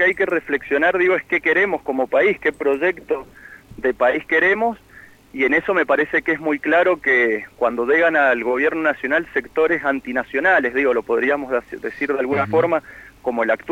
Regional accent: Argentina

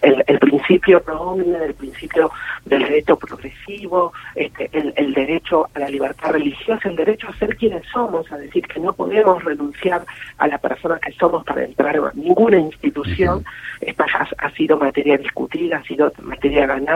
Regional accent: Argentina; Yo soy embajadora de la Argentina, la primera embajadora trans que tiene que, como misión, promover los derechos que se han consagrado, que consagró nuestro pueblo, que consagró la democracia. Y a la vez también tengo que denunciar a mi país

